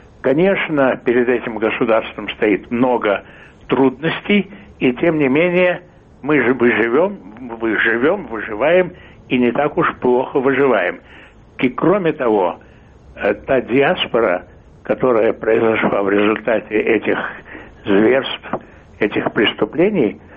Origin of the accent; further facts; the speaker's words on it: Armenia; мы празднуем, мы, армяне, празднуем сегодня 100 лет нашего выживания.